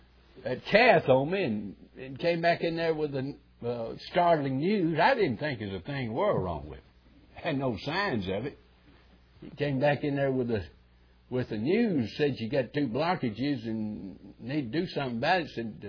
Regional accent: United States; thank God that I am an American. Live in the good old USA.

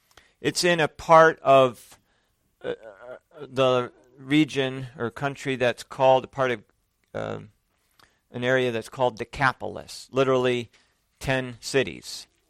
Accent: Conroe, Texas, United States; If someone from another state asks you where you're from, I often say, from Houston. But if somebody from Houston asks me where I'm from, then I say, well, I'm from Conroe.

